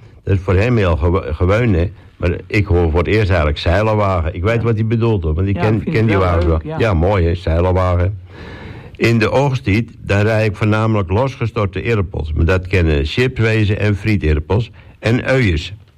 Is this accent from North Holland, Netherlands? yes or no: yes; Texel, North Holland, Netherlands; born there; ik ben 22 jaar oud. En ik ben hier op Texel geboren en ik ben nog altijd wonend aan de Burg.